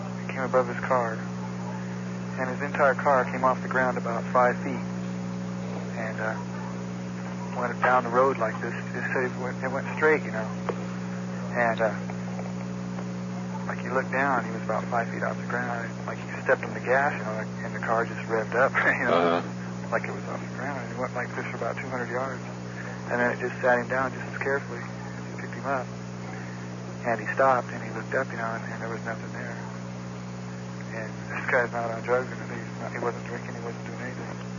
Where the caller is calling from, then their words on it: Crescent City, California, United States; Hello, I'm calling from Crescent City, California.